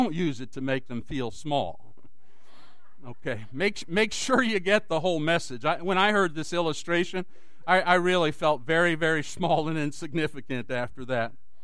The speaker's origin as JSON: {"language": "English", "town": "Dallas", "region": "Texas", "country": "United States", "tie": "born or raised there", "said": "I was taught growing up in Dallas when the Cowboys were winning all the time with Roger Staubach and Tom Landry"}